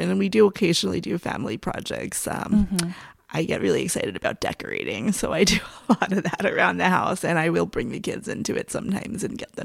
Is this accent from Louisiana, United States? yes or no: no; Pennsylvania, United States; But I grew up in Pennsylvania, where most schools had an art educator.